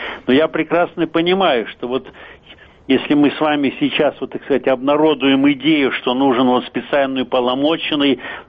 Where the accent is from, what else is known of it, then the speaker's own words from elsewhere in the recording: Pyatigorsk, Stavropol Krai, Russia; Я сам вырос на Северном Кавказе, родился в Пятигорске, в многонациональном крае